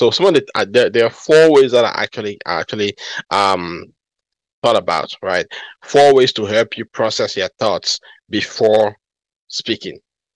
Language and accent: English; New York, United States; I know as a New Yorker, they always say that New Yorkers speak so fast.